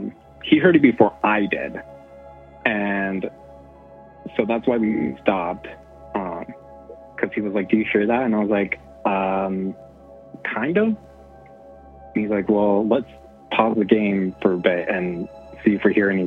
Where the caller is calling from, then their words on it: Wyoming, United States; from Wyoming.